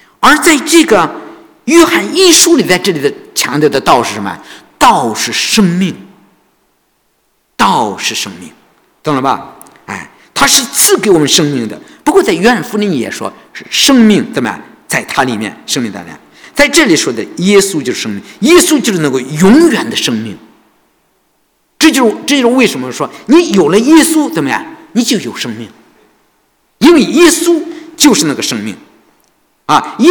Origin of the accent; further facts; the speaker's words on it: China; 我们现在可能因为我们是中国人，是不是？